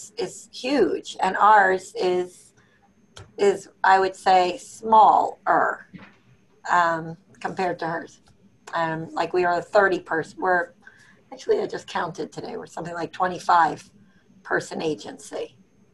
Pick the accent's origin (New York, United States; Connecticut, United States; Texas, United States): Connecticut, United States; Stamford; from Stamford, Connecticut.